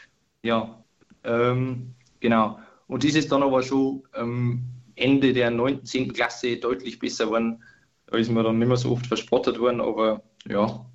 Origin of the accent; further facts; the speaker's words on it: Bavaria, Germany; Also ich bin in einer katholischen Familie aufgewachsen, bei uns daheim in der Oberpfalz, in einem ganz kleinen Dorf und war da Ministrant am Anfang auch